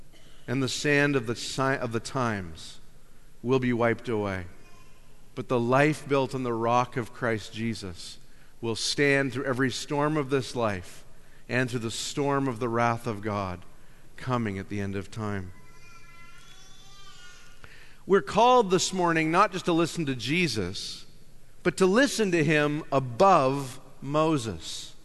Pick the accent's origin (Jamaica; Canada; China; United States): Canada; I'm from Canada, and I just got to do this every chance I get.